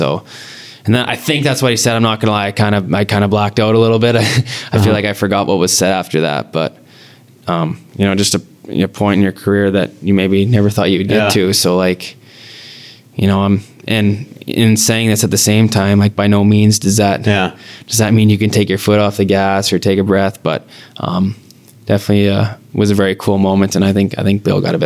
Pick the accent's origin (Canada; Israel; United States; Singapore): Canada; Wainwright, Alberta; So 15 is what I wore growing up in Wainwright. My dad wore it growing up.